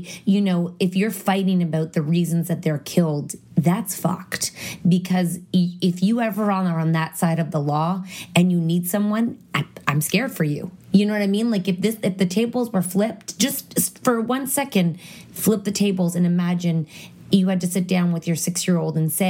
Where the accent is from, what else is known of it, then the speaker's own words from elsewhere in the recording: United States; Although I'm American, but I don't live there. So I've never lived there.